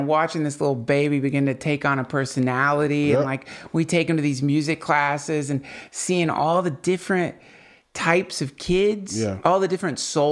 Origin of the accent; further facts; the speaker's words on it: North Carolina, United States; also born or lived in St. Simons, Georgia; I'm from North Carolina, but I was born in Georgia.